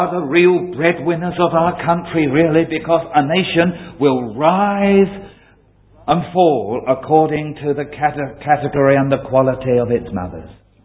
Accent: Bow, London, United Kingdom; Now, I'm a Cockney. I was born in Bow.

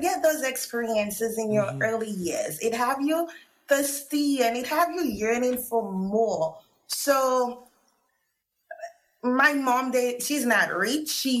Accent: Castries, St. Lucia; Yes, I'm originally from Castries Hospital Road.

